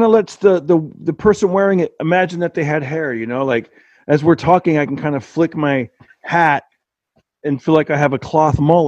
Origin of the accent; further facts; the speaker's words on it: California, United States; when I was a kid growing up in Central California, we used to vacation a lot, like in San Luis Obispo area, San Simeon area.